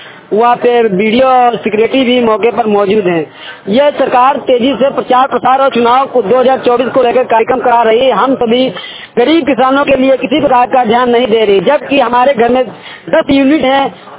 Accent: Jarua, Uttar Pradesh, India; मैं ग्राम पंचायत जरुआ का रहने वाला हूँ, विकासखंड कुथावा, जनपद हरदोई है।

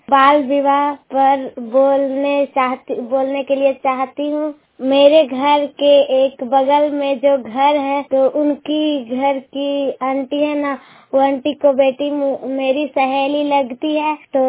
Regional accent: Bihar, India; मेरा गांव का नाम लोरा हरनाथ प्रखंड, जिला नालंदा है। मैं जिला से बोल रही हूँ।

